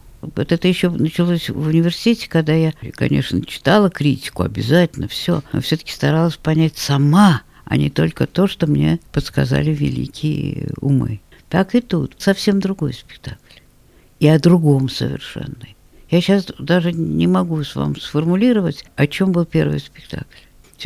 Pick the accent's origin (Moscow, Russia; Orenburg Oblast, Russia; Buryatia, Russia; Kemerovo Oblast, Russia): Moscow, Russia; born there; сыграть спектакли у себя на родине. Я рождена в Москве.